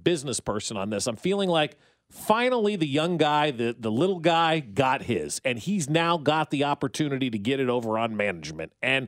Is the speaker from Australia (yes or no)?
no; New Jersey, United States; I grew up in New Jersey. I didn't really know what college athletics was about.